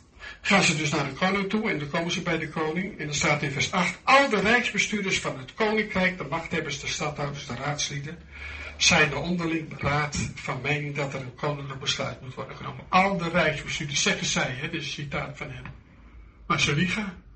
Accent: Apeldoorn, Gelderland, Netherlands; of in Apeldoorn, waar ik vandaan kom, of in Nederland

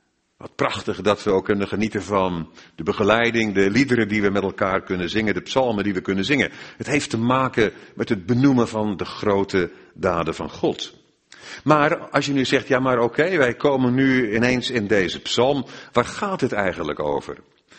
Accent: Krabbendijke, Zeeland, Netherlands; born there; now in Blaricum, Netherlands; mijn geboortedorp, in Krabbendijke, Kramdieke zeggen ze daar, in Zeeland. En ja, dat is voor mij, ik woon in Blarik, 150 kilometer bij elkaar vandaan ongeveer.

